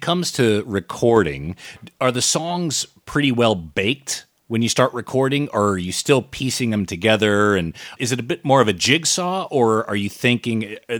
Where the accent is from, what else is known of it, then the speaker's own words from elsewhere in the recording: Australia; I'm from Australia.